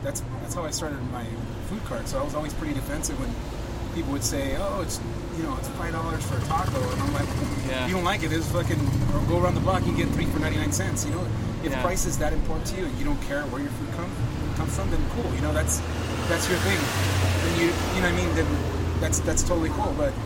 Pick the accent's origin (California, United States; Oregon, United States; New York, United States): California, United States; Pico Rivera; Yeah, born and raised. I was born here in Los Angeles, and I was raised in Pico Rivera.